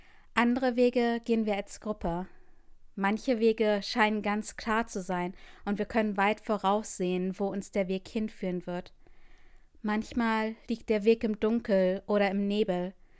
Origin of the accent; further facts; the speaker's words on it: Norway; Diese Psalmkomposition habe ich 2012 während der Sommerfreizeit meiner Heimatgemeinde in Norwegen geschrieben